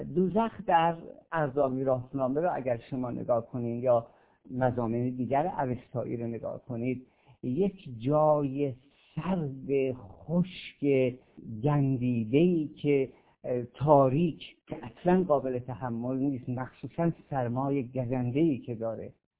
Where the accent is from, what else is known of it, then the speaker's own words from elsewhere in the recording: Khorasan, Iran; با خراسان ما که سال 15 سانتی متر الی 20 سانتی متر بیشتر بارون میاد، خیلی تفاوت داره. ما اینجا زمین زیاد داریم ولی آب کم داریم.